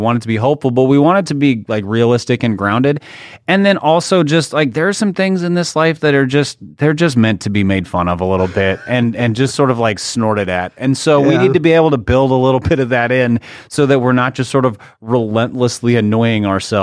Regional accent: Minnesota, United States; I grew up in Minnesota, so I'm still a Minnesota sports fan

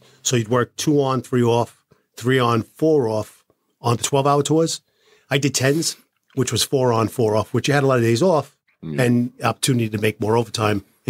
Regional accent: Queens, New York, United States; I grew up in Queens and Queens, Maspeth. It was an area where, you know, it was blue collar.

